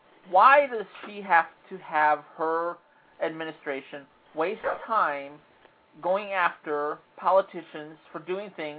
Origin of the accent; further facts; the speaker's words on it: Chicago, Illinois, United States; You got to understand, I come from Chicago.